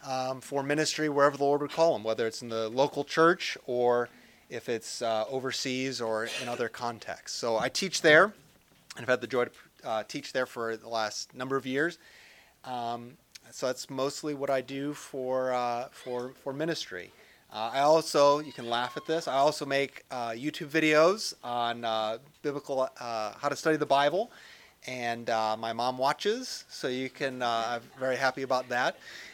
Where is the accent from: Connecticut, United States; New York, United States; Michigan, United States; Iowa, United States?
Michigan, United States; Detroit; I'm from the Detroit, Michigan area.